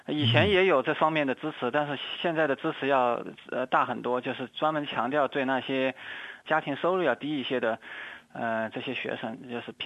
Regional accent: China; 就是我们中国人的字典里面有个词叫做这个物美价廉

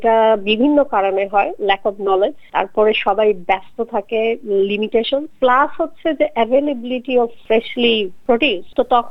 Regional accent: Bangladesh; moved away; আমি বাংলাদেশ থেকে এসেছি

